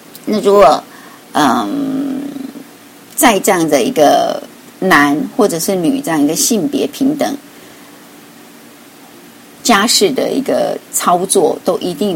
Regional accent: Taiwan; now in Australia; 其实我们台湾人真的是勤劳、负责、乐观，而且呢勇于进取跟学习。就是即使我为了学习也带了两个孩子来到澳大利亚

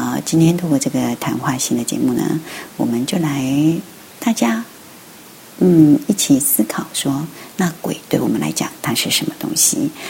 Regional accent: China; 毕竟我们是中国人嘛

